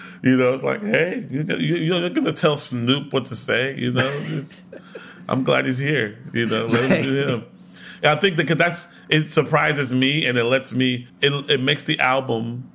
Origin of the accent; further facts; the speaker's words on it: Houston, Texas, United States; You know, and I'm from Houston. I'm like from where some of the shit originated.